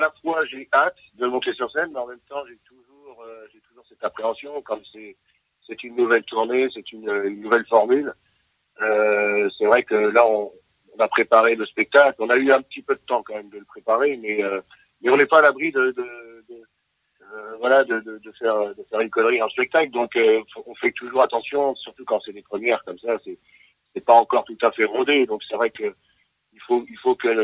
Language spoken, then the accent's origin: French; Brittany, France; born there; Et puis je suis né en Bretagne, voilà.